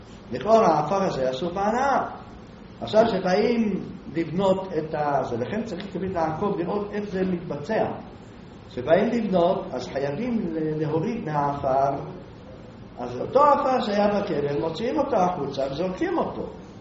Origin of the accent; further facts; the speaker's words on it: Jerusalem, Jerusalem District, Israel; אני ירושלמי, נולדתי בירושלים